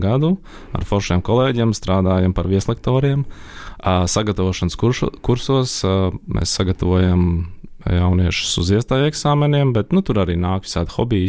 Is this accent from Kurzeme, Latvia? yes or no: no; Lielvārde, Ogre Municipality, Latvia; Un pirmā mākslas skola man bija Lielvārdē, jo mēs augām Lielvārdē. Tad mēs pārcēlamies Rīgu